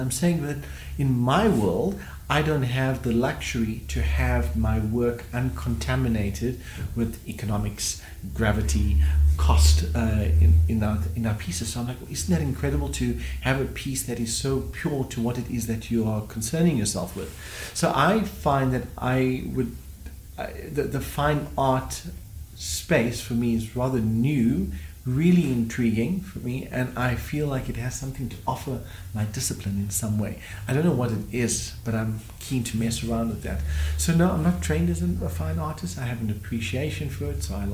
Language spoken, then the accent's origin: English; Cape Town, Western Cape, South Africa; I'm from Cape Town and decided to make a move to the big bad city in order to expand one's thinking and craft.